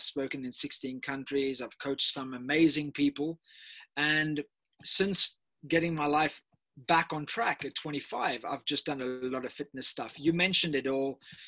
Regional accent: Cape Town, Western Cape, South Africa; I prefer it that way. I'm from Cape Town, South Africa.

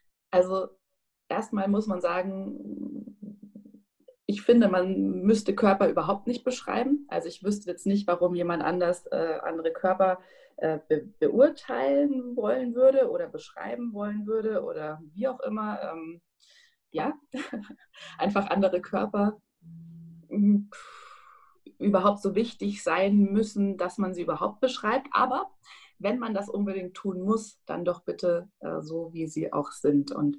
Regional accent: Munich, Bavaria, Germany; moved away as an adult; now in Berlin, Germany; Ich bin 30 Jahre alt. Ich komme ursprünglich aus München, bin vor kurzem nach Berlin gezogen

